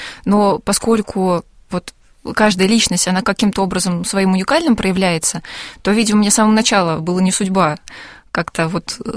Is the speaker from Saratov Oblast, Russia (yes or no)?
yes; Saratov, Saratov Oblast, Russia; По поводу того, что мы из Саратова.